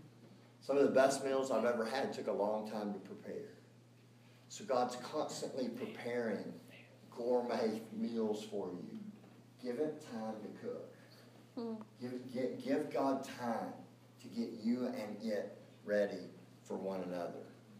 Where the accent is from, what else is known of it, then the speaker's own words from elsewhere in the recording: the South, United States; Now, I come from the South, and in the South, we drink the nectar of heaven.